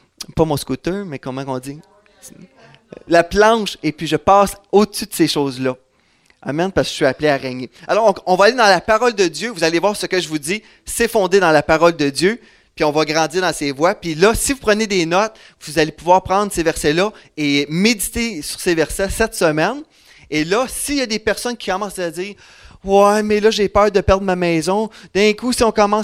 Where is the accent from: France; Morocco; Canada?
Canada; J'habite à Bromont, au Québec, au Canada. Je suis Canadien, mais en même temps, ma première citoyenneté, c'est céleste.